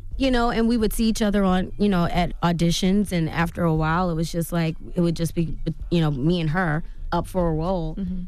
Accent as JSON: {"language": "English", "town": "Baltimore", "region": "Maryland", "country": "United States", "said": "I'm from Baltimore City."}